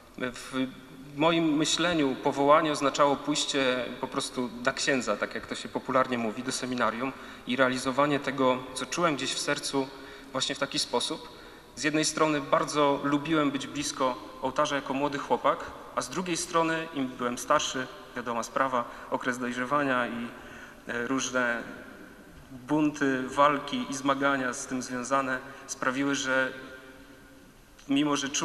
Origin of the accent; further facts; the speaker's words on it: Warmian-Masurian Voivodeship, Poland; born there; w zwykłej katolickiej rodzinie na Mazurach.